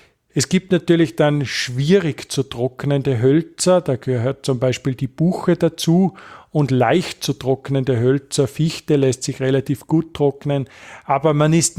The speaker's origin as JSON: {"language": "German", "town": "Bad Goisern", "region": "Upper Austria", "country": "Austria", "tie": "born or raised there", "said": "für meinen Heimatort Bad Gäusern, südliches Oberösterreich"}